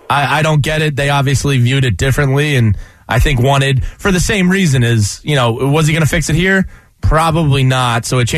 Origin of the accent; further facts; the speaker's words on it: Philadelphia, Pennsylvania, United States; number one thing I get asked when I say I'm from Philadelphia is Rocky.